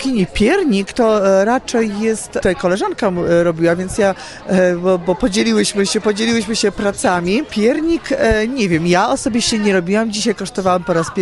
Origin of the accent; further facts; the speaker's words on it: Jabłoń, Lublin Voivodeship, Poland; Tak, ja pochodzę z gminy Jabłoń, jestem rodowitą jabłonianką, jestem dyrektorem Gminnego Ośrodka Kultury w Jabłoniu.